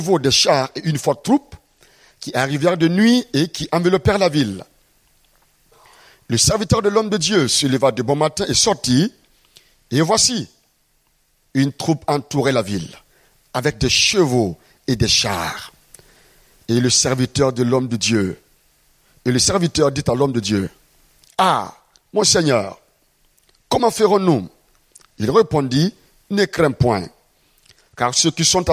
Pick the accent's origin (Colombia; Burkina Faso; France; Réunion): Burkina Faso; Je viens du Burkina Faso.